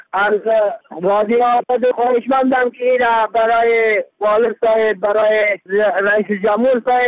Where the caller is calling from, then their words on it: Badakhshan, Afghanistan; از بدخشان هستیم از ولسوالی هرگز تماس گرفتیم